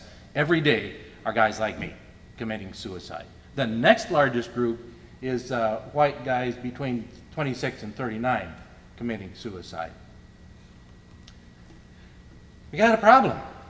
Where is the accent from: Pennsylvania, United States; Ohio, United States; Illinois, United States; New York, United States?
Pennsylvania, United States; Philadelphia; I'm from Philly